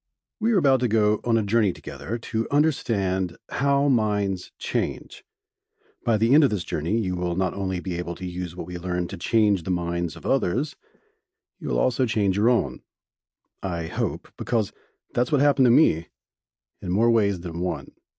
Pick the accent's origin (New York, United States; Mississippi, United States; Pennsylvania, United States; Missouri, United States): Mississippi, United States; Growing up in Mississippi, like many in my generation, these kinds of arguments were part of our daily lives